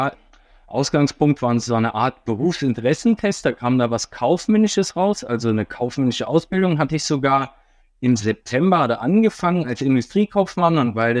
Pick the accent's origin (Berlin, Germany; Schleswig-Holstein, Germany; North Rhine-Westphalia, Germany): Berlin, Germany; ich komme ursprünglich schon immer aus Berlin